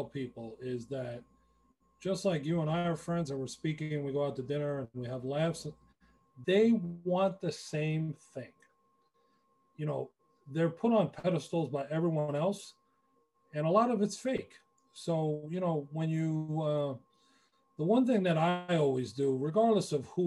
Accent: New Hyde Park, New York, United States; I grew up in New Hyde Park, and one of my former neighbors

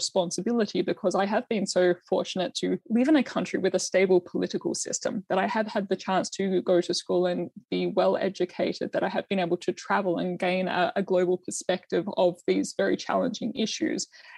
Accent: Australia; born there; I was born in Australia.

